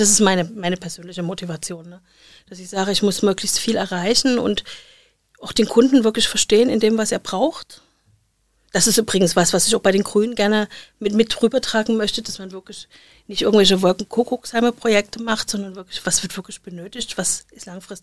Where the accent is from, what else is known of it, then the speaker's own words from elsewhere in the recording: Dresden, Saxony, Germany; Ich habe letztens wieder 2 aus meiner alten Heimatstadt Dresden gehabt.